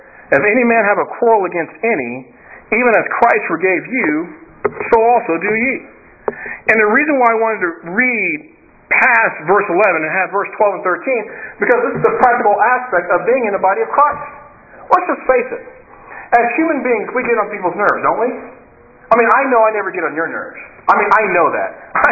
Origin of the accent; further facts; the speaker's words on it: Kansas City, Kansas, United States; am predominantly, mainly, mostly black, a little Cherokee Indian in me from my dad's side, from Kansas City, growing up in Wyandotte County.